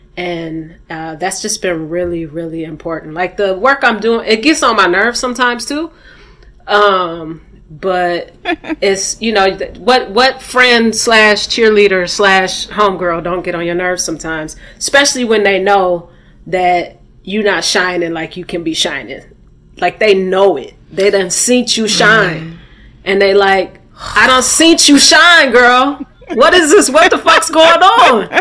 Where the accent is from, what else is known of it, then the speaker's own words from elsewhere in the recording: Milwaukee, Wisconsin, United States; I had really great neighborhoods growing up in Milwaukee. We had lawns and backyards and lots of parks.